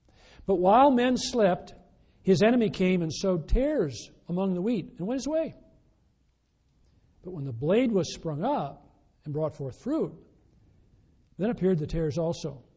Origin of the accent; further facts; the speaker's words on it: Midwest, United States; I'm a Midwesterner.